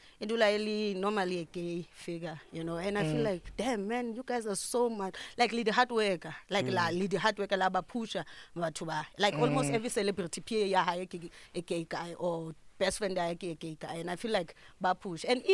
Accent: Bloemfontein, Free State, South Africa; I'm Xhosa from Bloemfontein, but my family is from Eastern Cape.

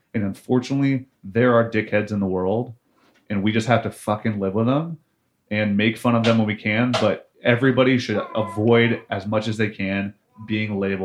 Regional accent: Appalachia, United States; growing up in Appalachia was a really strange thing that I think made me feel marginalized a lot of the time

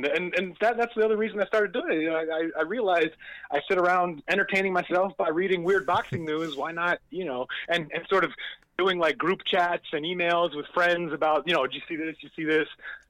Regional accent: New York, United States; I was back home. I'm from New York. I was living in the city back when he fought his first HBO fight in 2012

